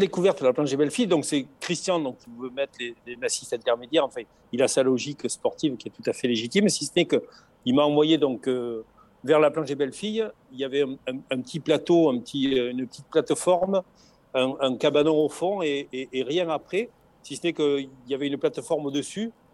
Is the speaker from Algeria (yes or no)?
no; south of France, France; accent: southern; Nous, chez nous, dans le Sud, on est... Alors, on nous qualifie un peu de grande gueule et de voilà, on est très expansif